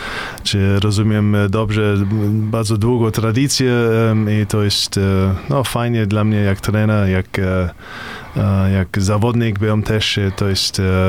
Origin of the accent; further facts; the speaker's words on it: Germany; first language German; Polish is a second language; jestem Niemcem i to jest moim pierwszym językiem i to bardzo trudno dla mnie